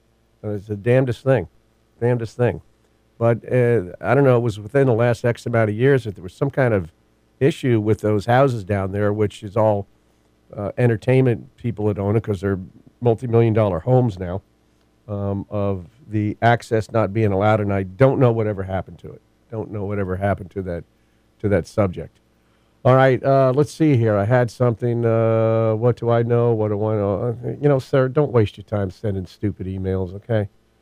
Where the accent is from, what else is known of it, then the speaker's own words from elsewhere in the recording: Kentucky, United States; now in California, United States; When I came out from Kentucky, one of the things I missed about, the only thing that I didn't like about Kentucky is it didn't have an ocean